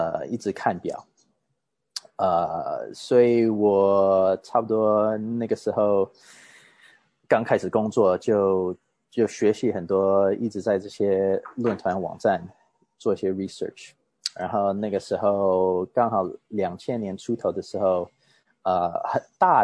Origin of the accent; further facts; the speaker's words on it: United States; also born or lived in Taiwan; 我是台湾出生，但是在美国长大的，现在差不多40岁左右的一个 watch collector, watch lover。